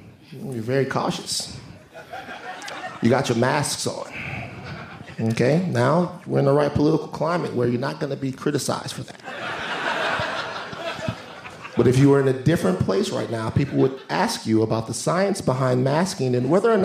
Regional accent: Michigan, United States; Michigan.

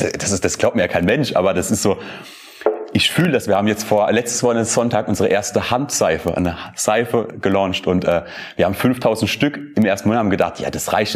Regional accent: Landau, Rhineland-Palatinate, Germany; Wir kommen aus Landau, aus der Pfalz. Ja. Es ist eine schöne Region, lebenswert ohne Ende.

